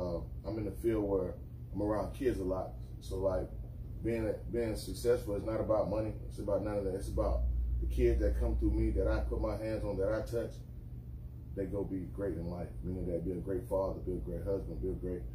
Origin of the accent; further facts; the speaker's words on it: Anderson, Alabama, United States; from Anderson, Alabama, the 2021 basketball champion.